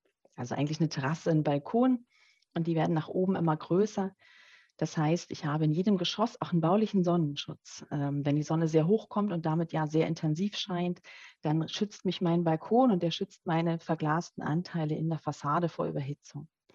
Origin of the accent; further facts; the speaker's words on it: Northern Germany, Germany; now in Liechtenstein; Man hat es als Norddeutscher sehr schwer, die Liechtensteiner zu verstehen am Anfang.